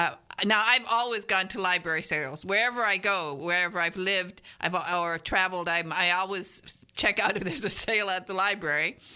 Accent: Michigan, United States; And, of course, I'm from northern Michigan

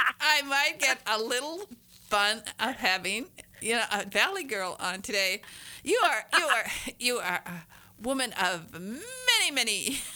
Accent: Detroit, Michigan, United States; also born or lived in Upper Peninsula; I was raised in Detroit. Although I'm a Youper, I'm from the Upper Peninsula.

